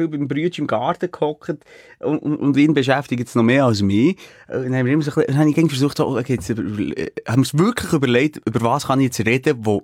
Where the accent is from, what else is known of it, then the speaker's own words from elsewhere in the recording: Switzerland; Du redest nicht mal mehr über das Wetter als Schweizer.